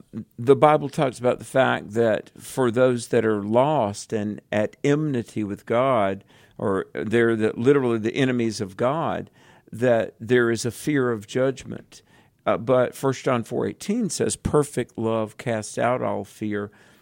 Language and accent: English; North Carolina, United States; In my home state of North Carolina